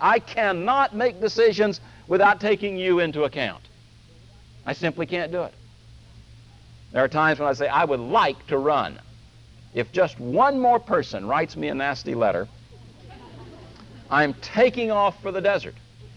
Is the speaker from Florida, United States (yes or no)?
yes; Vero Beach, Florida, United States; also born or lived in Georgia / Texas / South Carolina; I was born and raised in Vero Beach, and I went to school in Georgia, and I did my graduate work in Texas, and I lived in South Carolina